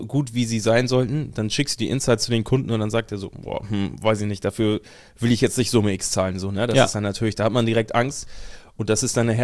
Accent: Hamburg, Germany; weil ich komme ja aus Hamburg, gerade so dieses Großstadtding

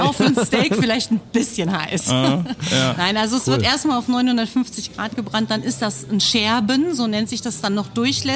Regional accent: Niederbergheim, North Rhine-Westphalia, Germany; Mhm. Ich komme aus Niederbergheim, ganz hier in der Nähe.

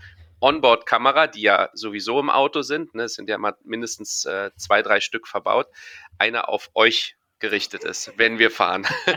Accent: Berlin, Germany; glücklicherweise für mich als Berliner

